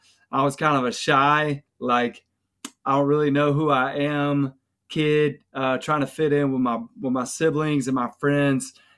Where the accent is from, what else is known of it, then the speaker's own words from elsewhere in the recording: Mobile, Alabama, United States; now in Nashville, United States; But yeah, grew up in Mobile in a little area called Spring Hill.